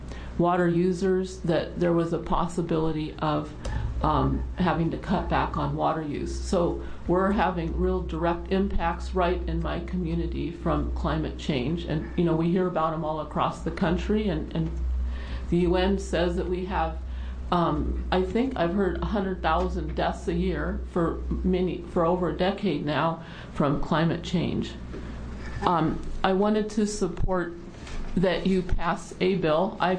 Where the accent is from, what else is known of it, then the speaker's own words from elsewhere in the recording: Oregon City, Oregon, United States; I'm from the Beaver Creek area near Oregon City, and we have a lot of livestock